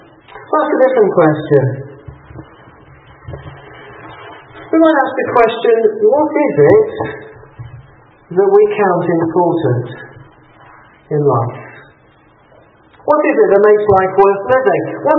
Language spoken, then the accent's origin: English; England, United Kingdom; Well, I'm English, so I call him Job. I lapse into English rather than Scottish